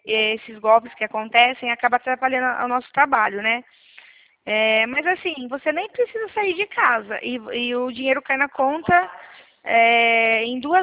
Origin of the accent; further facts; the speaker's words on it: Araras, São Paulo, Brazil; nós somos de Arara, São Paulo.